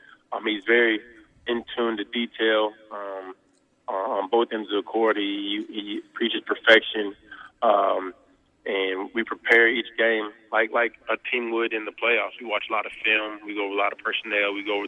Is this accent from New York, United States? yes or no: no; Fayetteville, Arkansas, United States; So, as you know, I grew up in Fayetteville.